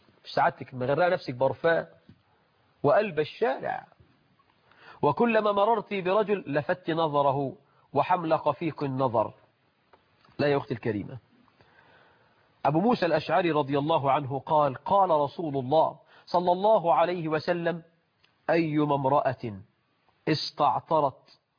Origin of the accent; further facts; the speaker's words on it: Egypt; ويجعل بلدنا مصر أمنا أمانا رخاء سخاء